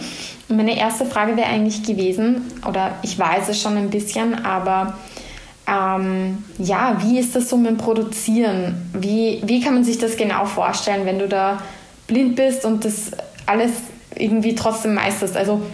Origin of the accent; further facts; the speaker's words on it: Vienna, Austria; born there; Ich bin Wienerin, also geborene Wienerin, habe aber sehr viel Bezug zu Salzburg sozusagen.